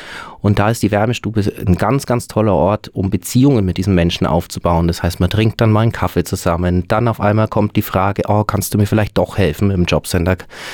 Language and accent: German; Bavaria, Germany; born there; now in Würzburg, Germany; Gebürtig bin ich aus der Nähe von Augsburg und bin aber jetzt seit über 20 Jahren hier in Würzburg und im Umkreis, wo ich jetzt lebe.